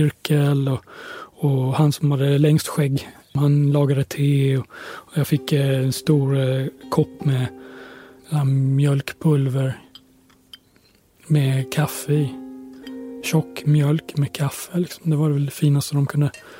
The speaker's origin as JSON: {"language": "Swedish", "country": "Sweden", "said": "Så att jag kommer från Sverige, så det känns... Det känns ändå lite sådär, lite Sverige ändå."}